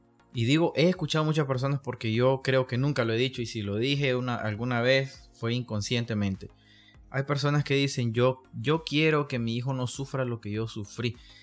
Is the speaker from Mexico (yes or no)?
no; Nicaragua; como un nicaragüense que está en la lucha al igual que todos